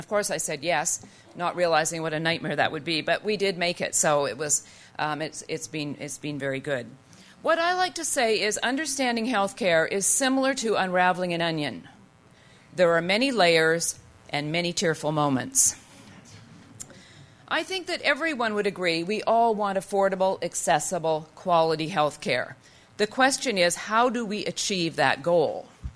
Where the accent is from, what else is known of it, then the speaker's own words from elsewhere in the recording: Canada; Now, I am from Canada